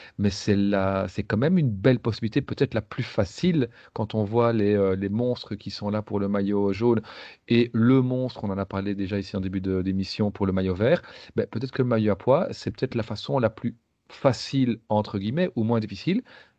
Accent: Belgium; peut-être en tant que Belges, on ne mesure pas

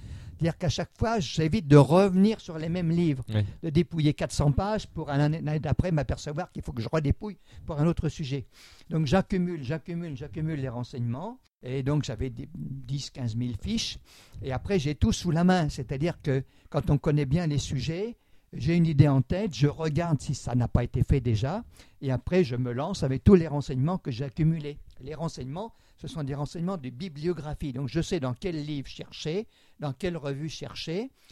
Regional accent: Centre-Val de Loire, France; je suis né en Touraine. J'ai beaucoup vécu en Touraine. Mes parents, mes grands-parents étaient tourangeaux aussi.

